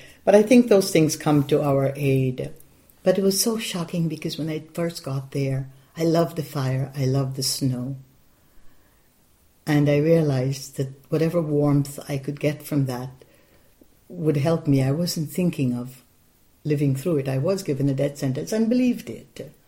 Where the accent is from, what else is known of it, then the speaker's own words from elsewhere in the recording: Guyana; now in United States; The first thing I did when I came to America from Guyana in 1969, February, It was the huge snowfall, and it was the first time I saw snow.